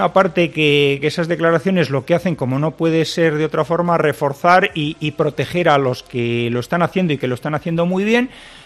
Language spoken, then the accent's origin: Spanish; Castile, Spain; yo soy castellano.